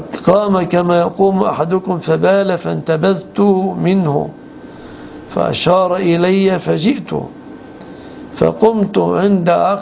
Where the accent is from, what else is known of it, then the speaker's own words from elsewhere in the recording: Egypt; كمصريين لهجة رديئة